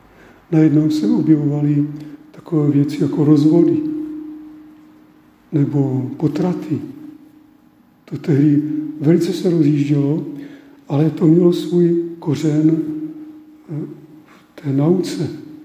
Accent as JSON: {"language": "Czech", "town": "Uherčice", "region": "South Moravian Region", "country": "Czechia", "said": "tady já jsem z Uherčic, a u nás byl kněz tehdy"}